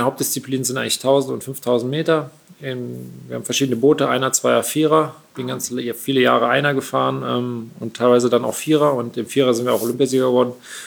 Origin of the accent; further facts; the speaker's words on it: Siegburg, North Rhine-Westphalia, Germany; bei uns in Siegburg, wo ich damals groß geworden bin, in der Nähe von Bonn.